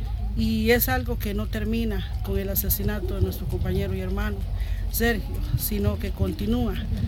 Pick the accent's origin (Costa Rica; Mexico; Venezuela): Costa Rica; Cabagra, Puntarenas; vengo del territorio de Cavagra